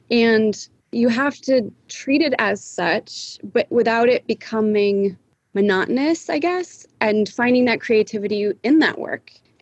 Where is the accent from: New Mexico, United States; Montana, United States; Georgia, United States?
Montana, United States; also born or lived in California; I was born in California. I was born in the Bay Area. And then, funny enough, we moved to Montana. My parents said we're going on vacation. And they moved us to Montana.